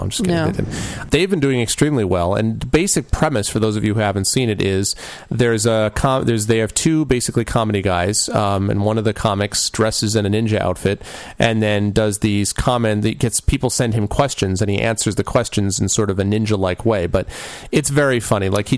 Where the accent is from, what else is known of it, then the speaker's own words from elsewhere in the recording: Hartford, Connecticut, United States; And I grew up in Hartford